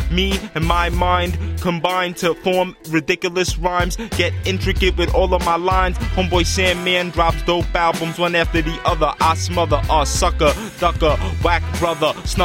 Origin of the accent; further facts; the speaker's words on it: Brooklyn, New York, United States; I'm from Brooklyn. He's from Brooklyn. Queens.